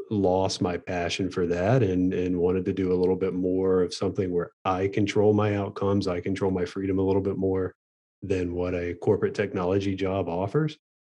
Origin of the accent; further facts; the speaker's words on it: Charlotte, North Carolina, United States; So who am I? … I own Harvest Properties Group. I'm out of the Charlotte, North Carolina area.